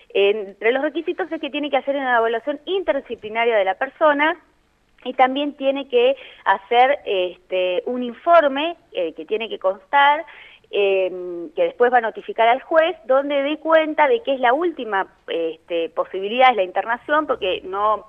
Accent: Carmen de Patagones, Buenos Aires Province, Argentina; Nosotros, Caro, que crecimos en Patagones

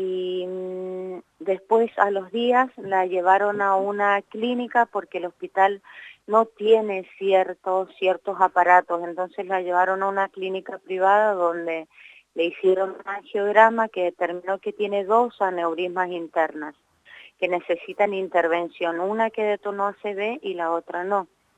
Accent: Mendoza, Argentina; porque nosotros somos de Mendoza.

